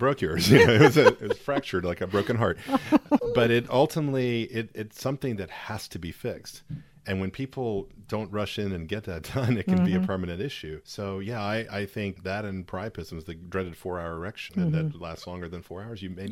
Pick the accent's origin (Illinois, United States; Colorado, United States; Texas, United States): Texas, United States; accent: Texan; She gets on me when I start sounding too Texan, you know. I am Texan